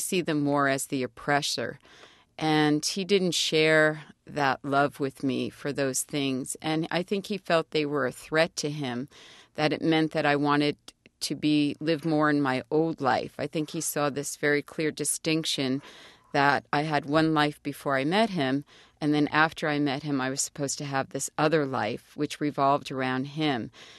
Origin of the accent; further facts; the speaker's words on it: New York City, New York, United States; I grew up in New York City.